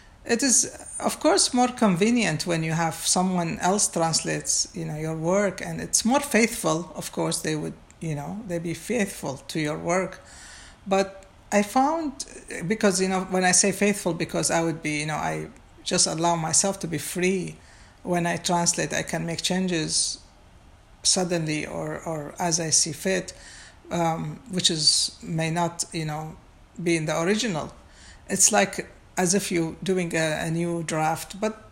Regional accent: Baghdad, Baghdad Governorate, Iraq; English is a second language; moved away; I was born and raised in Baghdad. And from my teenage time until I left Iraq, travel was not allowed due to those continuous wars.

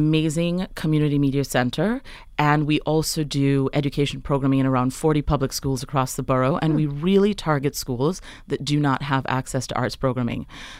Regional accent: Jamaica; now in Brooklyn, United States; I'm originally from Jamaica, and, you know, I just see so many of my people here

